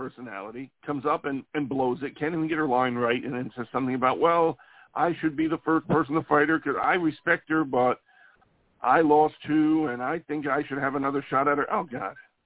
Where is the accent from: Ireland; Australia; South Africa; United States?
Ireland; I can understand her. I'm Irish. She's Scottish. But I can understand her fine.